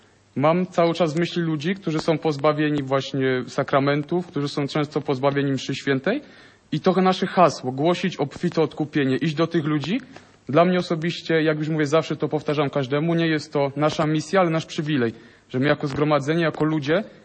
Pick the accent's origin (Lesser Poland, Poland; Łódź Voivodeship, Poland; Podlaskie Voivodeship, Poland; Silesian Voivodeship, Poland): Lesser Poland, Poland; Stara Wieś; Ze Starej Wsi, niedaleko Limanowej.